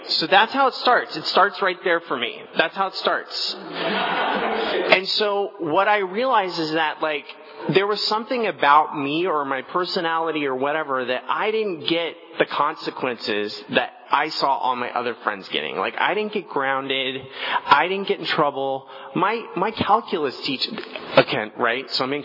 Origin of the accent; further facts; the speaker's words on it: Los Angeles, California, United States; also born or lived in Tulare; I went to high school in Tulare, but I grew up in Los Angeles, and I moved here